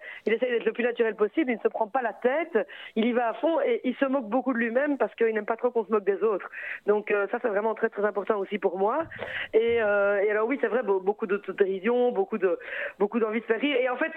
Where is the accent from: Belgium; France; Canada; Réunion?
Belgium; Je suis belge de partout.